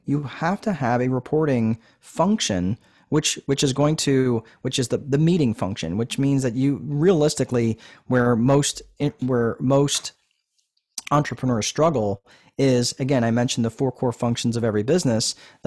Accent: New York, United States; now in Indiana, United States; Here's what I will tell you that I love about Indiana. And I grew up in New York.

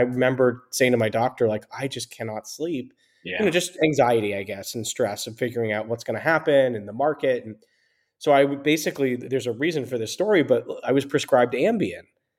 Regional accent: New York, United States; You know, I grew up in New York, and, you know, kind of started my career in like the late 90s, early 2000s.

